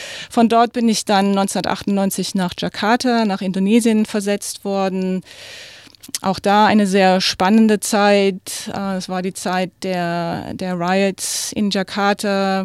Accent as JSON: {"language": "German", "town": "Wittlich", "region": "Rhineland-Palatinate", "country": "Germany", "tie": "born or raised there", "also_born_or_lived": "Trier", "said": "Ich bin in der ältesten Stadt Deutschlands geboren, Trier in der Nähe von Luxemburg, aufgewachsen in Wittlich, zwischen Eifel und Mosel gelegen"}